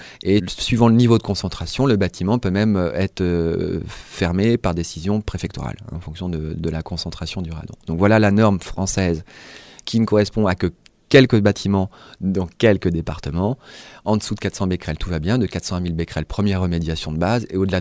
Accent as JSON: {"language": "French", "region": "Brittany", "country": "France", "said": "comme j'ai déjà dit, je viens de Bretagne"}